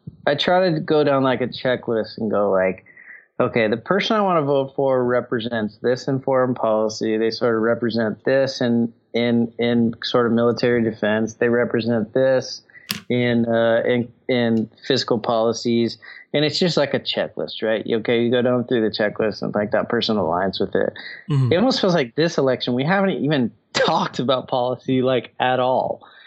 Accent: Orlando, Florida, United States; You know, I grew up in Orlando.

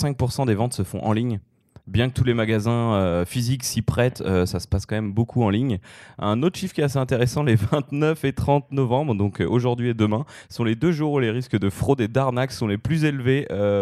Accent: France; nous, quand on l'a vu arriver en tant que Français

